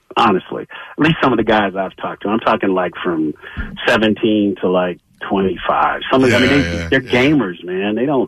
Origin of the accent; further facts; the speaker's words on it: Atlanta, Georgia, United States; No, you know, and I'm from Atlanta.